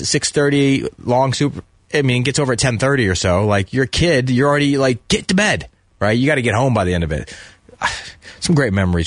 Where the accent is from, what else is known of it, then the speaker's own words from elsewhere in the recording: West Coast, United States; I really got to tell you, man, like growing up on the West Coast, there's so many benefits of it when it comes to TV.